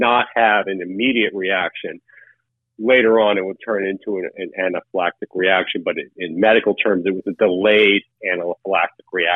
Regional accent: New York, United States; also born or lived in Los Angeles; I was new to this city. I'm originally from New York. I was living in Los Angeles at the time. So I'm new. I just got to LA a few months prior.

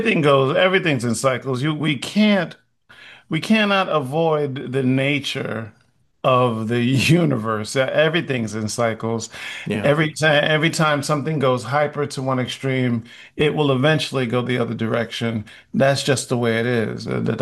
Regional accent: Hollis, New York, United States; But growing up in Hollis gave me a bunch of edge.

